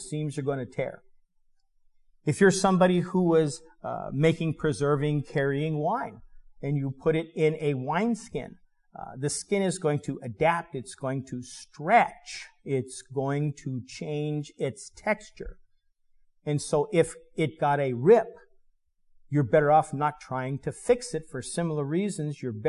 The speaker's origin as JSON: {"language": "English", "town": "Denver", "region": "Colorado", "country": "United States", "lives_now": "Seattle, United States", "said": "I was from Denver, Barbara's from Alaska, and we got married here in Seattle"}